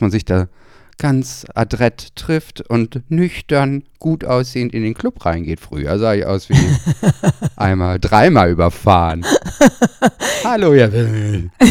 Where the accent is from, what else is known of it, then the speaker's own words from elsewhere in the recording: Bremen, Germany; als in meiner Jugend in Bremen hatten wir die 1-Euro-Bar